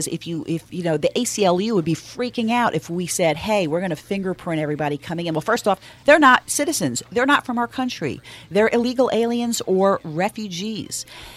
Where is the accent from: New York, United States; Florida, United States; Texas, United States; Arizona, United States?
New York, United States; I grew up in the New York metro area. You know, I live not far from New York City. My family's in New York City.